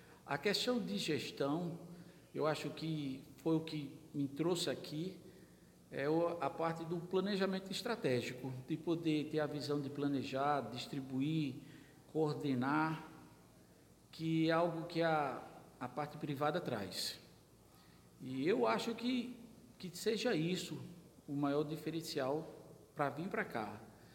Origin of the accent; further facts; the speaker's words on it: Campina Grande, Paraíba, Brazil; Eu sou de Campina Grande